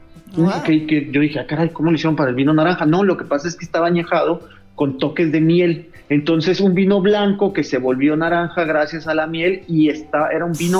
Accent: Chihuahua, Mexico; No crean que estoy diciendo a Papaxoa porque soy de Chihuahua, no.

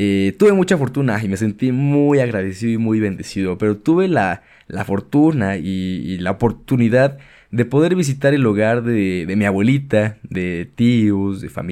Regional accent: Mexico; preguntarnos por qué comemos lo que comemos o por qué cocinamos lo que cocinamos como mexicanos

